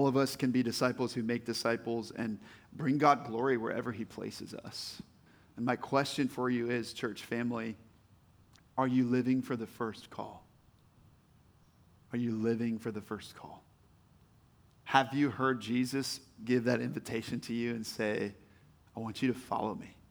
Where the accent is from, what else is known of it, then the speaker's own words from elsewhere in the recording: Hershey, Pennsylvania, United States; This is my story. I grew up in Hershey, Pennsylvania. I was the middle child with two siblings, older brother, younger sister.